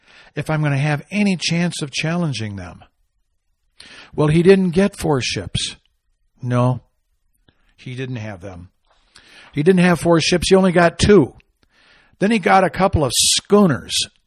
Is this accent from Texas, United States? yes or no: no; Michigan, United States; born there; Up in the land of my nativity, I was born in Michigan.